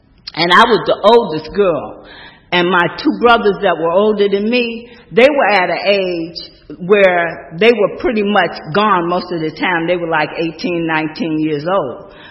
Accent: Chicago, Illinois, United States; I grew up in Chicago, and my family were alcoholics.

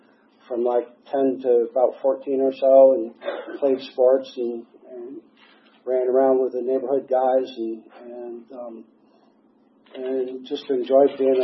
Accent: Lansing, Michigan, United States; So, anyways, I was born in Lansing, Michigan. I'm a damn Yankee. My dad is a salesman, and my mom was a nursery school teacher, and there was four of us kids. And I thought a pretty good upbringing or whatever, and lived there for about 10 years.

